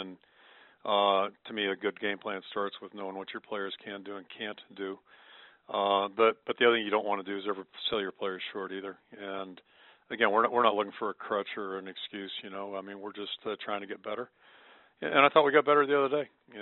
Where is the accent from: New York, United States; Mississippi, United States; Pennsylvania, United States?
Pennsylvania, United States; Pittsburgh; And growing up in Pittsburgh, you know, it feels very similar to what the Steelers have